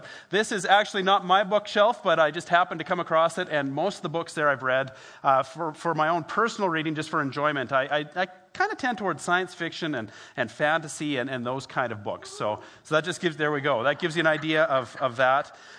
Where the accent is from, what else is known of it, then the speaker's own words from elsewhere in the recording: Edmonton, Alberta, Canada; I grew up in Edmonton.